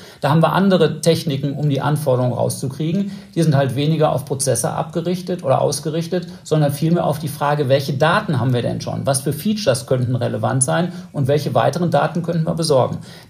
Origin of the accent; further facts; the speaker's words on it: North Rhine-Westphalia, Germany; für mich als Westfale